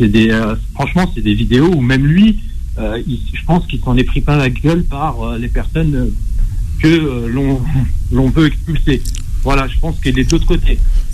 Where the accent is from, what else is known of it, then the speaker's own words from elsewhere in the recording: Morocco; Alors, je suis marocain, hein. Je suis marocain